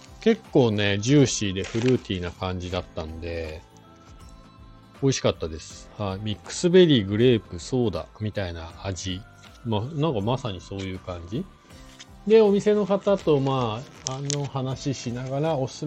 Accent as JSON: {"language": "Japanese", "town": "Hakuba", "region": "Nagano", "country": "Japan", "tie": "born or raised there", "said": "僕の地元のね、今ね、地元の白馬村の近く、"}